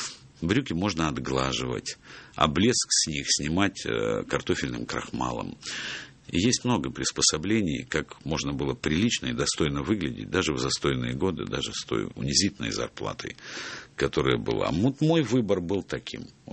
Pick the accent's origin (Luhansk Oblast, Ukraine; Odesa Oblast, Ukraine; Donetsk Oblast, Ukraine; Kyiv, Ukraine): Odesa Oblast, Ukraine; Odesa; accent: Odesa; я приехал из Одессы. И есть вот тут вот, где верхняя губа, там есть такая уздечка, знаете? Оказывается, ее надо иссекать. А она у меня была такая немножко приросшая, плюс слегка одесский акцент.